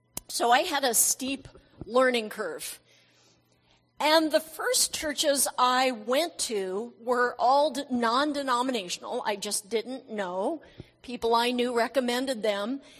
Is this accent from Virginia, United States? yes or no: no; San Diego, California, United States; I'm from San Diego.